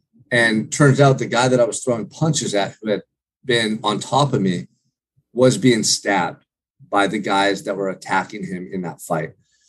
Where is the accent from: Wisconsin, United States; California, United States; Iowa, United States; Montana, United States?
California, United States; Santa Barbara; growing up in Santa Barbara, there was opportunities in abundance. You know, there's a lot of wealth here, a lot of influential people.